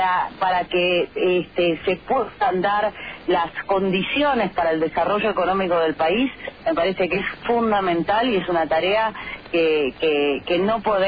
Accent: Argentina; la verdad que a mí como argentina me entristece enormemente

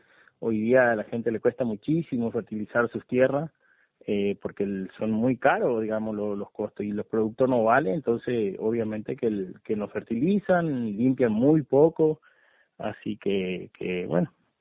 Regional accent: San Pedro, Buenos Aires Province, Argentina; yo soy de San Pedro, tengo un negocio, una agroferretería

